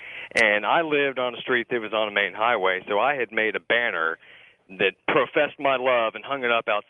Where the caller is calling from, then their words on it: Houston, Texas, United States; I'm calling from Houston, Texas.